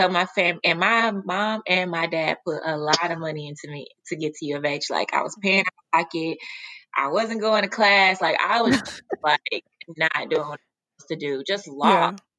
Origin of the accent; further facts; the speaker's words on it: Dallas, Texas, United States; I'm from Dallas, by the first first and foremost. I'm from Texas. So just starting from growing up in Dallas and the background that I come from.